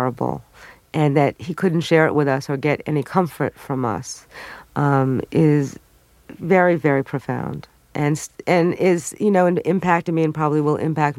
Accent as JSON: {"language": "English", "town": "Brooklyn", "region": "New York", "country": "United States", "tie": "born or raised there", "said": "I mean, what are your tragedies growing up in Brooklyn?"}